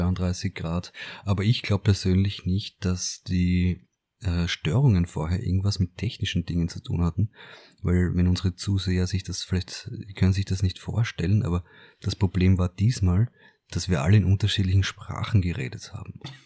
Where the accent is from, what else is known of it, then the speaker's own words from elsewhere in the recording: Vienna, Austria; Ist ein bisschen crazy, natürlich für den Organismus, aber ich bin ja ein Wiener.